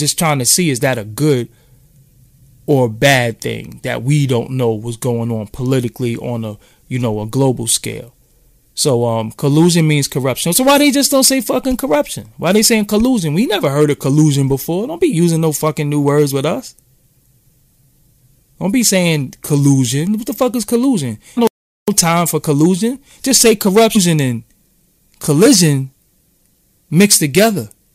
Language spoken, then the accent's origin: English; Brooklyn, New York, United States; So I ain't from Clinton Hills. I'm from Fulton Street.